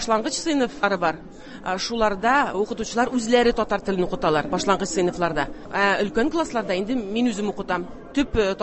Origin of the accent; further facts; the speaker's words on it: Siberia, Russia; Мин Сибирдә туып үстем, ие. Казанда татар теле бүлегендә укыдым инде.